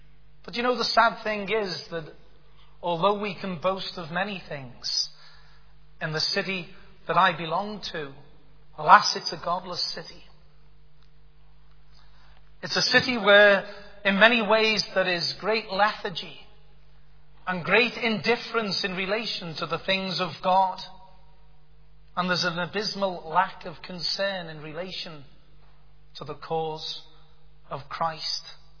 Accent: Liverpool, North West England, United Kingdom; I suppose my accent gives it away. You don't have to be a Philadelphia lawyer to realize that I'm born and bred in the city of Liverpool.

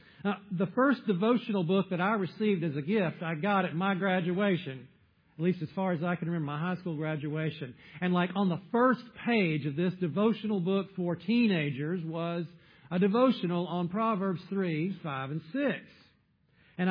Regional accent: South Carolina, United States; now in Wisconsin, United States; as a teenager growing up in South Carolina, could I have imagined that the pathway that God had for me would involve a time that would lead me north to this state of Wisconsin?

